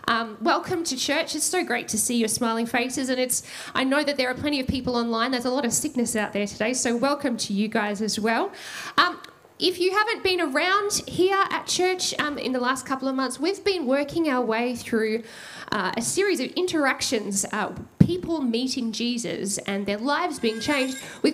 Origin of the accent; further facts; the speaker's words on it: Queensland, Australia; When I was growing up, because I'm a Queenslander, as a little girl